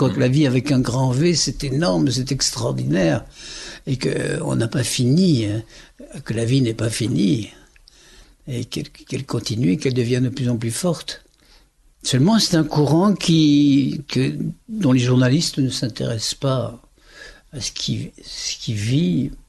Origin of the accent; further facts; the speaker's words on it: Wallonia, Belgium; Oui, je suis Wallon, c'est sûr. En Wallonie, on parle plusieurs langues. On parle l'allemand, le flamand et le français. Et le français, et dans ma région, on parle aussi le Wallon, qui est une langue...